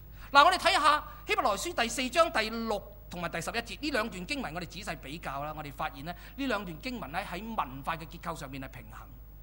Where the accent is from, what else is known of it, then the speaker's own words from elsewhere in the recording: Hong Kong; 我们香港人说执输行头啊